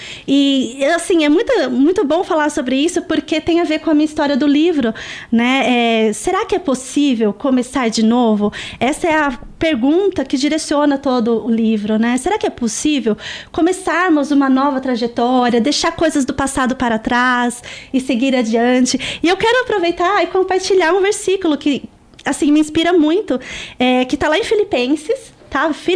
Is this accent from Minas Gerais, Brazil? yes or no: no; São Bernardo do Campo, São Paulo, Brazil; now in Jaguariúna, Brazil; Toda a minha família é de São Bernardo do Campo. Um beijo pra minha cidade natal. Hoje eu tô ali morando em Jaguariúna